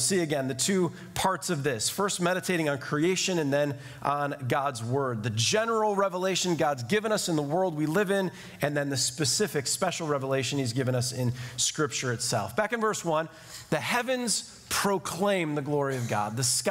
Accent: Illinois, United States; now in Tampa, United States; I grew up in the Chicago suburbs, so most of my life was like us here in Tampa.

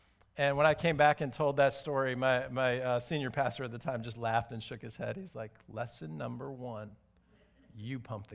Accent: Chicago, Illinois, United States; Now, in this day and age, you know, I grew up in Chicago.

